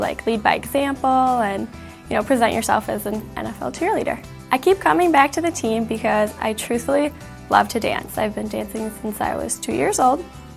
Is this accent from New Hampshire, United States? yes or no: no; Savage, Minnesota, United States; I'm from Savage, and I've been on the Minnesota Vikings cheerleaders for 3 years now.